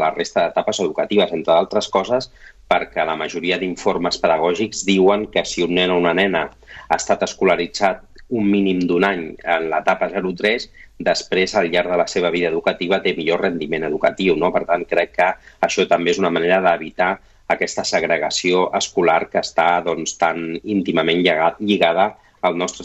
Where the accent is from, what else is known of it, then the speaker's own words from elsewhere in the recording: Sabadell, Catalonia, Spain; d'un barri que coneixes molt bé castellanoparlant a Sabadell, que és el de Torre Romeu, i si jo avui sóc bilingüe és gràcies al model d'immersió lingüística, no?